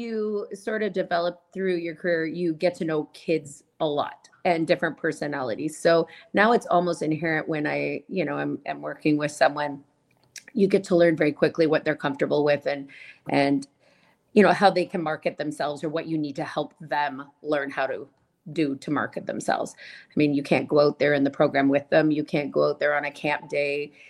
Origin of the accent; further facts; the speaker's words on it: Milton, Ontario, Canada; I grew up in Milton, which is where I coach now. So I have not left home in a very long time, it seems.